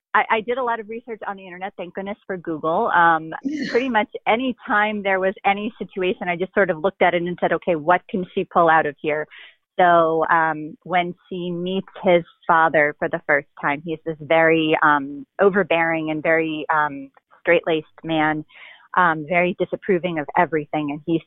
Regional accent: New Jersey, United States; Sure. I'm a writer from New Jersey.

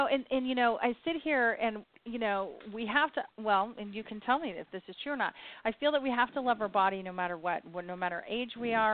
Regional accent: San Diego, California, United States; when I grew up here in California, in San Diego, everyone was like a size 0, size 5.

